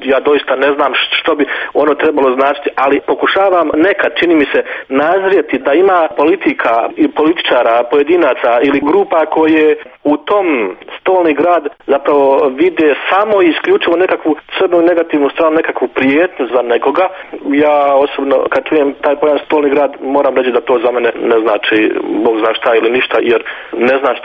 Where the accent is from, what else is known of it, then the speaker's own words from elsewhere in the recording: Bosnia & Herzegovina; kao Hrvat i opet kažem kao osoba koja sebe smatra bosansko-hercegovačkim patriotom